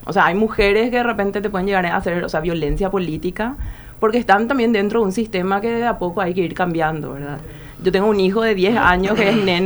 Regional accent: interior, Paraguay; also born or lived in Asunción; yo vengo, o sea, nací en Asunción. Estuve hasta el 89 viviendo en el interior en diferentes ciudades.

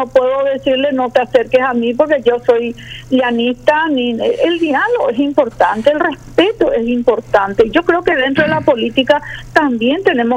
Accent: Paraguay; soy paraguaya y soy liberal.

